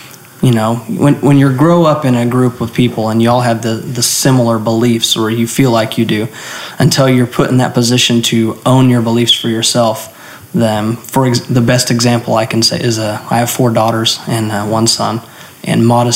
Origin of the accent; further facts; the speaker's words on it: Dodge City, Kansas, United States; Well, I'm originally from Dodge City, Kansas.